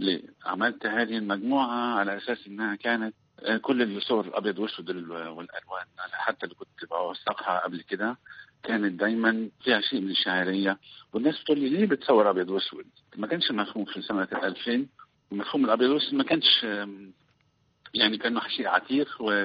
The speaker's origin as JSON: {"language": "Arabic", "country": "Egypt", "said": "بالرغم أنه عندنا في مصر كان في المفردات دي"}